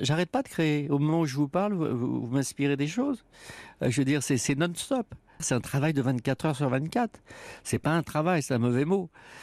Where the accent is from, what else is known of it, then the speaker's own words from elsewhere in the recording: France; now in United States; je suis de culture française, bien sûr, je suis un Français qui vit aux États-Unis